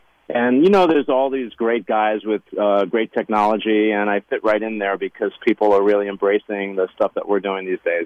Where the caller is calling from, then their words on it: Boca Raton, Florida, United States; Today I am calling you from Boca